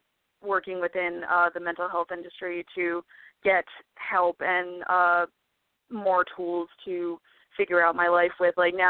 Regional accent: New Jersey, United States; Well, I mean, I grew up in New Jersey. I'm one of three.

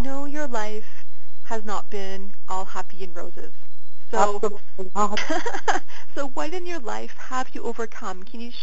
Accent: Pickering, Ontario, Canada; now in Calgary, Canada; I now live in Calgary, Alberta, yet I grew up in Pickering, Ontario, about 20 minutes east from Toronto.

